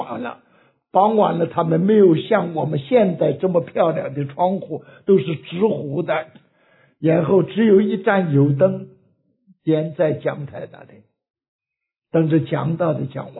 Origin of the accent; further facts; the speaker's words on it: China; moved away as an adult; now in United States; 因为我是在国内长大的，等我29岁才离开大陆来到美国来读书的。